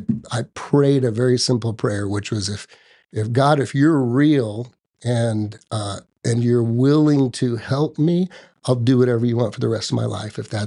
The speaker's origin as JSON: {"language": "English", "region": "Texas", "country": "United States", "said": "I mean, I'm half Mexican, I'm from Texas, and you want to motivate me, tell me it can't be done."}